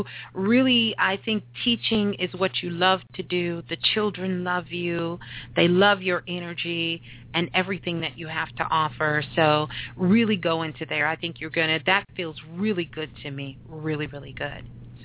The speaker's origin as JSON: {"language": "English", "town": "Brooklyn", "region": "New York", "country": "United States", "said": "Okay. Well, I'm a Brooklyn girl."}